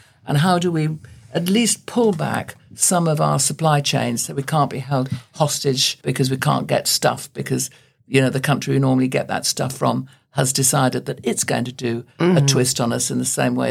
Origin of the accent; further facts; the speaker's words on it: Sheffield, Yorkshire and the Humber, United Kingdom; moved away; I come from the steel city. I'm born and bred in Sheffield. I didn't leave it till the end of the 90s. I'm bilingual in English and Yorkshire, you know.